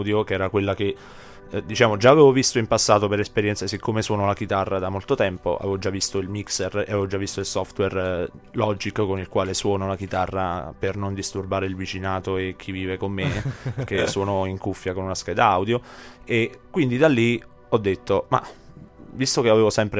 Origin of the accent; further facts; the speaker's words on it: Campobasso, Molise, Italy; per lo più nella mia città natale, Campobasso